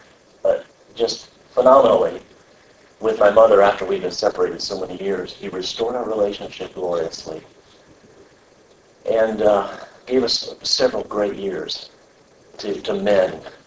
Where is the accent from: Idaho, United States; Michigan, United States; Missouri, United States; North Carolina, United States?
Missouri, United States; Kirksville; I'm from Kirksville, Missouri. No one knows about Kirksville. Kirksville is far away from everything.